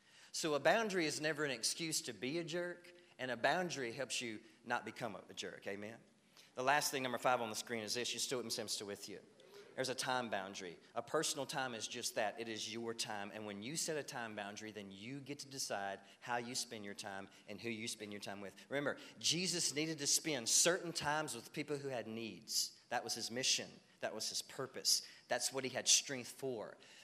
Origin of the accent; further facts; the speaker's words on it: the South, United States; Now, I grew up in the South. My parents are old school. My dad was an old, hardcore Southern man.